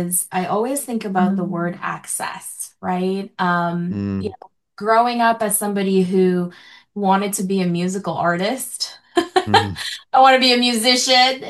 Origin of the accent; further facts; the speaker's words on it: Philippines; As a Filipino first generation immigrant woman, like I never thought I would be in the rooms that I'm in now